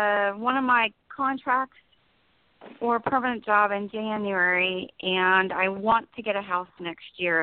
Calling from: New Jersey, United States; I'm in New Jersey.

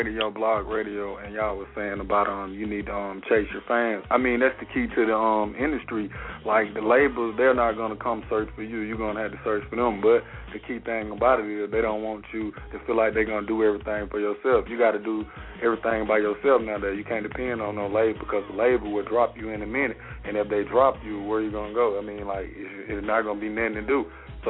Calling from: Columbus, Mississippi, United States; I'm calling from Columbus, Mississippi.

